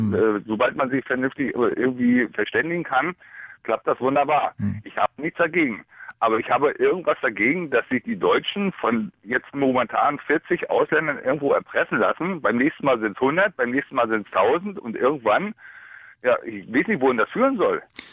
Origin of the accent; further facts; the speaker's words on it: Germany; Weil ich sage mal, wenn ich als Deutscher, als Flüchtling in irgendein anderes Land komme, da habe ich null Chance, da irgendwelche Ansprüche zu stellen.